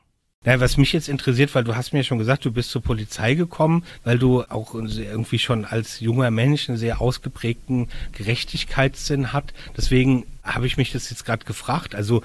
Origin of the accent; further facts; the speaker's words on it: Mainz, Rhineland-Palatinate, Germany; wir sind beide aus Mainz